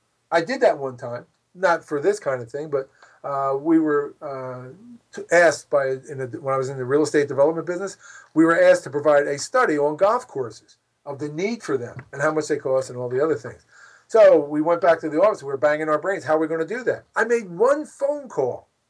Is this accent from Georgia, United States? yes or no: no; Philadelphia, Pennsylvania, United States; I just read in my hometown of Philadelphia, right?